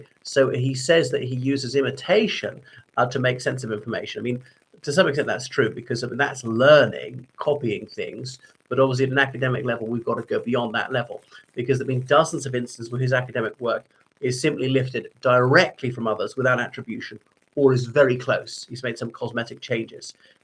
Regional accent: Ireland; o everyone … from Ireland.

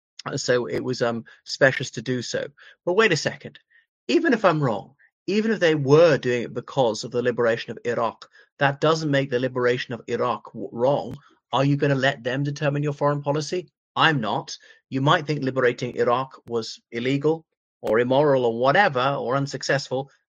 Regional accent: Ireland; now in United Kingdom; Now, I'm Irish, And you may know in the United Kingdom of the 70s to the 90s, most of the terrorists were Irish

